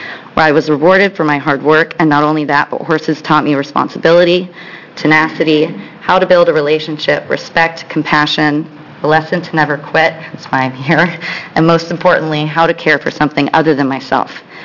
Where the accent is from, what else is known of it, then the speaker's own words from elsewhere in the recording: Portland, Oregon, United States; I am from Portland, Oregon. I'm a small business owner in Portland. I'm also a lifelong equestrian horse owner. I grew up around rodeos and have a great respect for the American rodeo tradition.